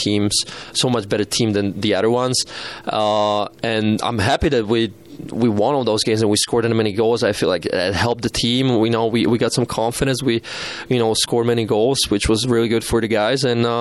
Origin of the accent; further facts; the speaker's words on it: Slovakia; English is a second language; also born or lived in Sweden; now in United States; I was a guy from Slovakia. I played in Sweden before. I didn't really go the American way.